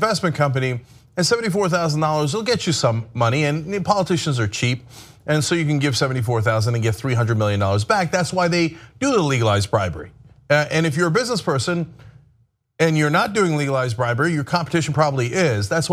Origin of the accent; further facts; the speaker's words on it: East Brunswick, New Jersey, United States; I grew up in East Brunswick, New Jersey.